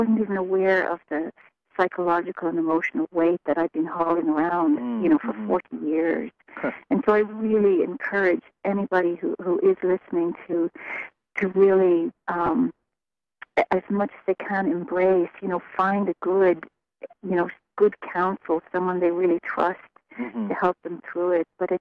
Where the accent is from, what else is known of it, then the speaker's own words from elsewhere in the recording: Ireland; You know, I grew up in Ireland